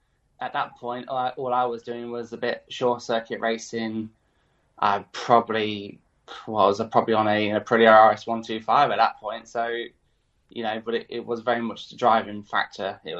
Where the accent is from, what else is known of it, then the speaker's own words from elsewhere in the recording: Melton Mowbray, East Midlands, United Kingdom; It's a nice little town. It's in a bit of the countryside in the Midlands, world famous for our pork pies.